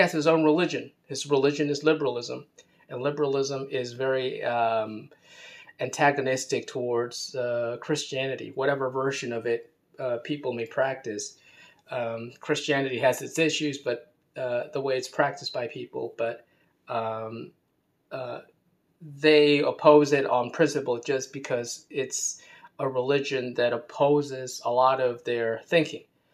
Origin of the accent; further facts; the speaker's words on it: United States; Being American, I would support the US and my heart has always been with the England team.